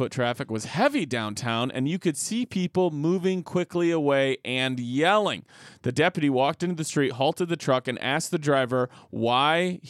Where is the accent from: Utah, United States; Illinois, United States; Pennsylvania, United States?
Illinois, United States; Rochelle; In my hometown in Rochelle, Illinois.